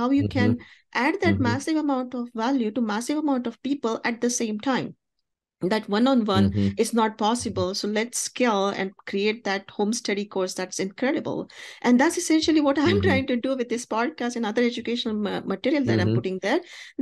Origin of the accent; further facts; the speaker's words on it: India; English is a second language; now in United States; Because I come from India